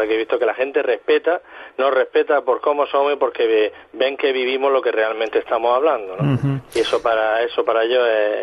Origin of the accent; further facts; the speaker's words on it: Cartagena, Region of Murcia, Spain; moved away as an adult; now in Málaga, Spain; Soy natural de Cartagena, pero llevo en Málaga muchos años